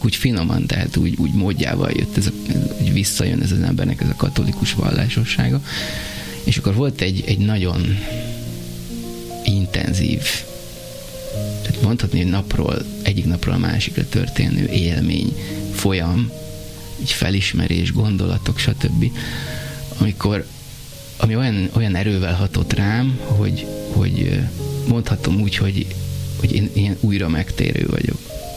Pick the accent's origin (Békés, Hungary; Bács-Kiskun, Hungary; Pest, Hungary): Pest, Hungary; Nagymaros; Nem, ez Nagymaroson. Onnan származom.